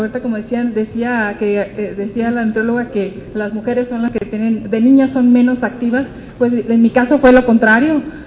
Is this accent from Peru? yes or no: no; Tijuana, Baja California, Mexico; yo soy de Tijuana, Baja California, viajo cada semana 3 horas de venida, 3 horas de regreso.